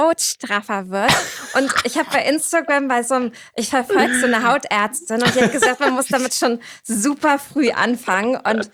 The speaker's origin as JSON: {"language": "German", "town": "Cuxhaven", "region": "Lower Saxony", "country": "Germany", "tie": "born or raised there", "moved": "as an adult", "lives_now": "Berlin, Germany", "said": "Und bin in Cuxhaven aufgewachsen und bin mit 20 nach Berlin gegangen, was erstmal so ein riesiger Kulturschock war."}